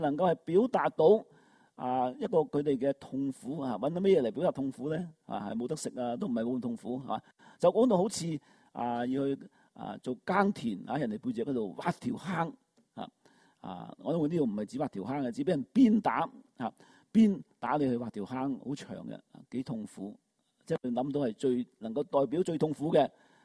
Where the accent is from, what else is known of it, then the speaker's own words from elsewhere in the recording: China; 有啲似我哋中國。啊！我哋中國人，如果睇翻我哋歷史，都係一個喺不斷喺戰爭當中啊